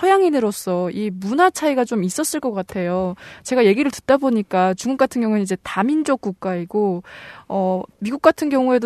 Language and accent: Korean; North Korea; 제가 북한에서 왔기 때문에